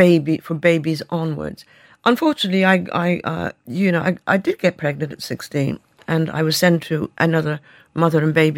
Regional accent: Kilkenny, Leinster, Ireland; also born or lived in Belfast; because I was raised in an industrial school in Kilkenny

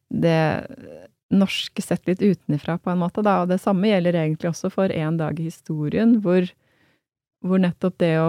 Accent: Hamar, Innlandet, Norway; also born or lived in Berlin; Jeg kom jo fra Hamar, så det var jo der bor familien min.

